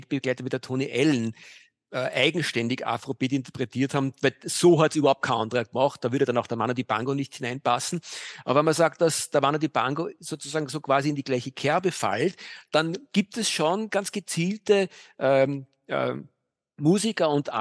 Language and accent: German; Austria; Aber da gibt es ein Projekt, das für uns als Österreicher